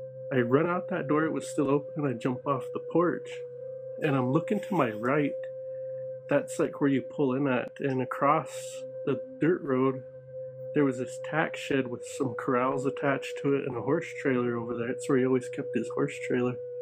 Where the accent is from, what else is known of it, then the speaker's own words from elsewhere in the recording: Montana, United States; I'm Native American. I'm Blackfeet from Montana. And where I grew up at was this valley.